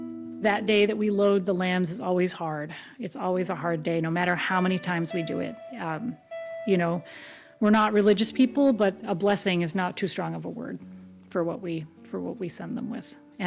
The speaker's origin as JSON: {"language": "English", "region": "Maryland", "country": "United States", "tie": "born or raised there", "said": "I grew up in Southern Maryland and watched my dad work so hard outside at his small business"}